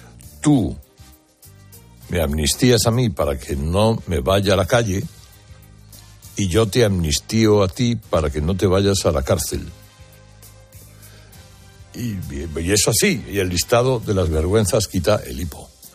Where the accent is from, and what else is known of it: Spain